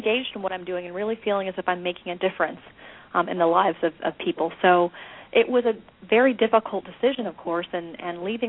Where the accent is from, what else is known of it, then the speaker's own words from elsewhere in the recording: Georgia, United States; I had the urge to move back to Georgia, my home state, to Atlanta.